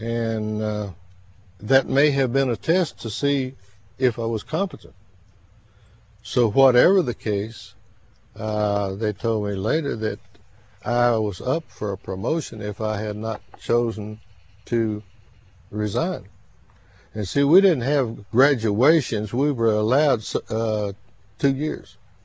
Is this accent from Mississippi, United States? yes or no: no; Round Rock, Texas, United States; born there; Yes. I was born in Round Rock, Texas, right, just about 18 miles north of Austin.